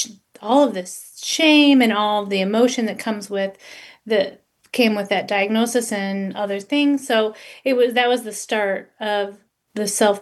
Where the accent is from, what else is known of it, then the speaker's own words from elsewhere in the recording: Niles, Michigan, United States; Well, I was raised in the Midwest in a town called Niles, Michigan.